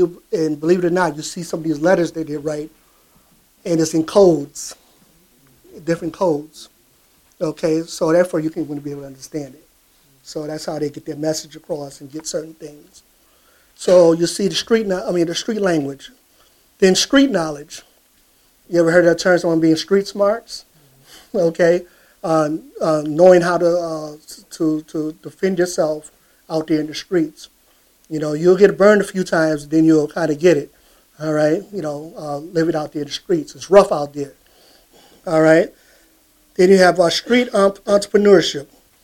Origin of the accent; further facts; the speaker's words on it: Harlem, New York, United States; also born or lived in Bronx; I witnessed a lot of that growing up in Harlem, in the Bronx.